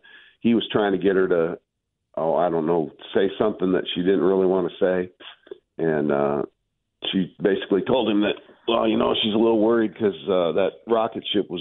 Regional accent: Ashland, Nebraska, United States; in my hometown of Ashland, Nebraska

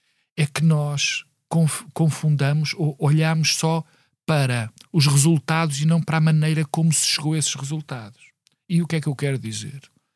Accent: Portugal; orgulha-me como português

